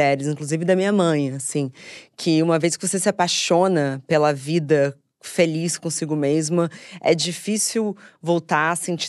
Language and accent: Portuguese; Rio de Janeiro, Brazil; como você disse, eu cresci no Rio, isso era uma prioridade pra mim